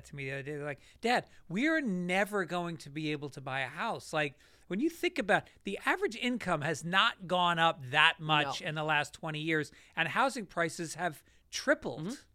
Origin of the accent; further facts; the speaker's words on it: Tarrytown, New York, United States; My sister's in New York, but we're from New York.